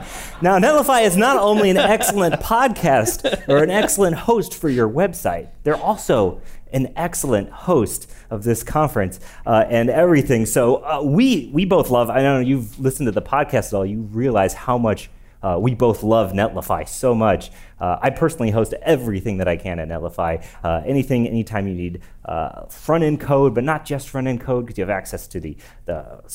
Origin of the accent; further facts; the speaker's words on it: Denver, Colorado, United States; I'm a web developer. I'm from Denver, Colorado.